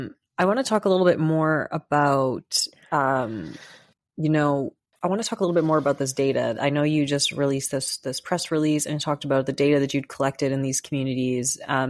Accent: Sault Ste. Marie, Ontario, Canada; I come from Sault Ste. Marie, and you know, we're pretty up north in Ontario.

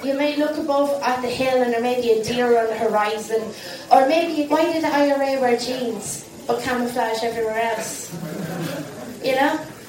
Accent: England, United Kingdom; Basically, I'm half English and I'm also half traveller, which is kind of difficult because you're kind of the enemy of every Irish person alive, you know?

